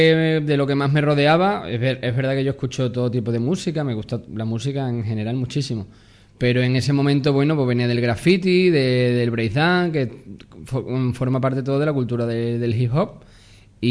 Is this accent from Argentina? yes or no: no; Llerena, Extremadura, Spain; no es porque sea mi pueblo, pero en Llerena hay artistas muy buenos